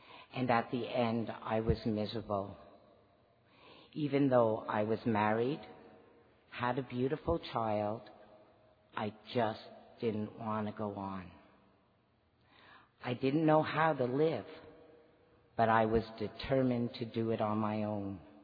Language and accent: English; Whitehorse, Yukon, Canada; I am an alcoholic. I'm from Area 79, District 52, Whitehorse, Yukon. If you're not sure where that is, our neighbors are Alaska.